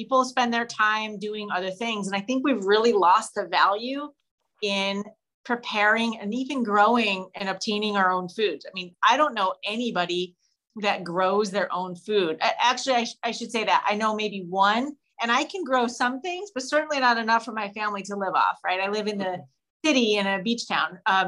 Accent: Midwest, United States; and I grew up in the Midwest too. So it's different.

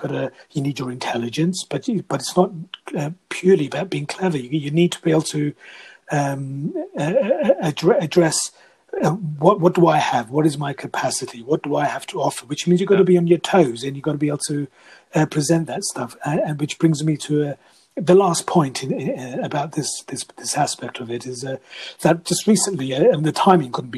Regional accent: England, United Kingdom; we're from England, and the word hobby is a big thing in the vocabulary of little activities.

